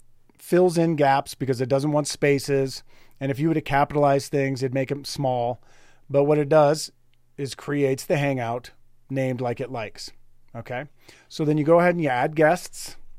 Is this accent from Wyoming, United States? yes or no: yes; Lander, Wyoming, United States; now in Laramie, United States; So I'm a Wyomingite. It's what I remember. It's what I know. I grew up in Lander and then came straight to Laramie, and I still live in Laramie.